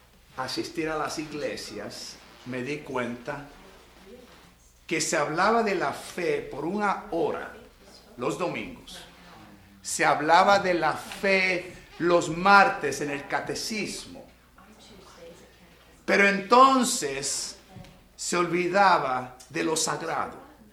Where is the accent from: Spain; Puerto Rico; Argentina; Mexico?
Puerto Rico; Soy puertorriqueño y conozco la pobreza.